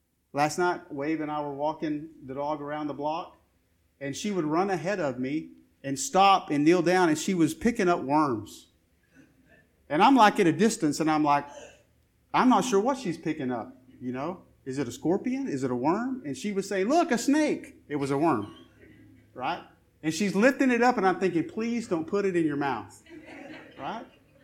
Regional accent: Lubbock, Texas, United States; I grew up in Lubbock, Texas. There's a school of preaching there called the Sunset School of Preaching.

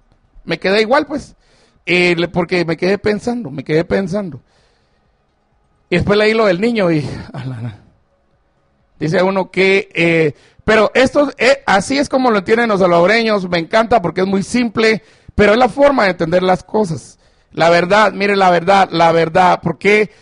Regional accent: Guatemala; yo creo que ante todo soy guatemalteco

